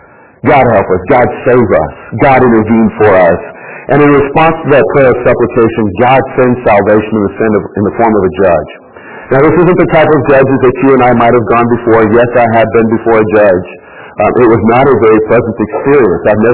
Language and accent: English; Texas, United States; I was born and raised in Texas. I'm a Texan. No bones about it.